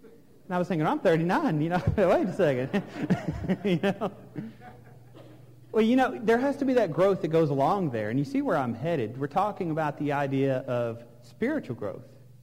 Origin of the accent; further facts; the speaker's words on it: Odessa, Texas, United States; When I go back to my old home place, I grew up in Odessa, Texas.